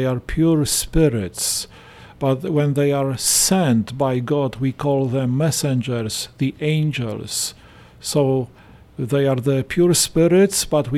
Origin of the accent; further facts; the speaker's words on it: Toruń, Kuyavian-Pomeranian Voivodeship, Poland; born there; English is a second language; I was born in Toruń. Toruń is a very famous place, famous for Nicolaus Copernicus. Probably you have heard about him.